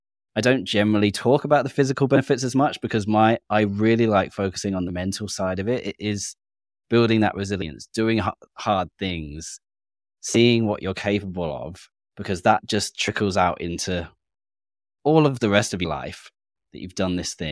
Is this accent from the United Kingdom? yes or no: yes; England, United Kingdom; Being English, British, not cold water with like the beach